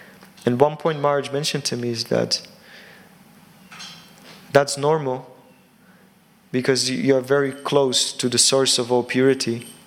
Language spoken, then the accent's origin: English; Slovakia; English is a second language; I'm from Slovakia, so there are always some kind of political disturbances there happening.